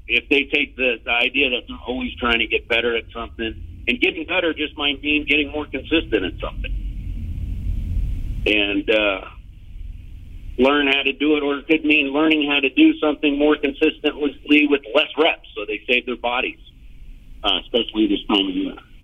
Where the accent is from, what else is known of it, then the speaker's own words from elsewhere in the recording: San Diego, California, United States; I grew up in San Diego.